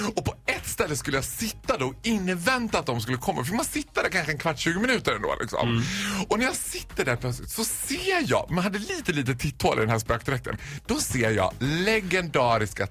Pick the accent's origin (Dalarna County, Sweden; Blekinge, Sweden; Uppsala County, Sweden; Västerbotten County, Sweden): Dalarna County, Sweden; Borlänge; jag är 15 år från Borlänge.